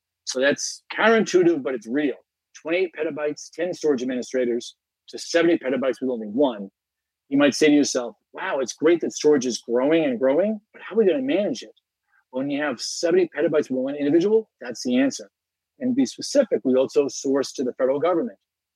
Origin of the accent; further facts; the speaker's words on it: United States; as an American, that's always great seeing the transition and a very patriotic day to go through this.